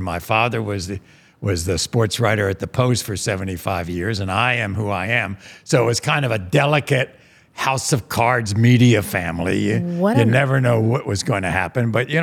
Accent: Washington, District of Columbia, United States; growing up in Washington, the nation's capital, my first job once I got out of school was being a radio reporter

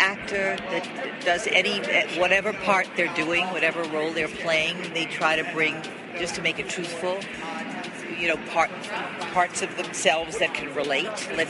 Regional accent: East Coast, United States; Since I'm from the East Coast, so I've sort of incorporated that in.

